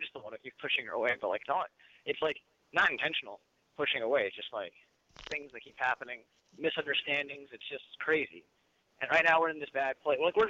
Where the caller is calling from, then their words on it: New York, United States; America. New York.